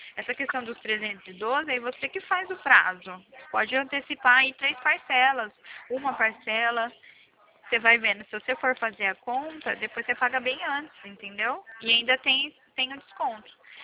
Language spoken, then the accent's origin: Portuguese; Dracena, São Paulo, Brazil; Eu sou aqui de Dracena.